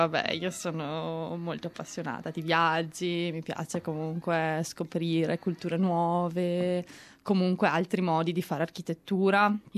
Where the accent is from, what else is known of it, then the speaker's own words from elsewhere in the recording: Lugo di Vicenza, Veneto, Italy; now in Australia; Allora, io sono di provincia di Vicenza, Lugo di Vicenza, un paesino piuttosto piccolino. Ho 25 anni e ho studiato architettura a Ferrara, laureandomi lo scorso novembre 2014.